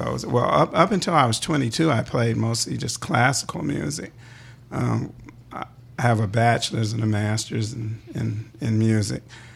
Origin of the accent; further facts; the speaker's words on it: Gary, Indiana, United States; born there; But I was born in Gary, Indiana, where I still live.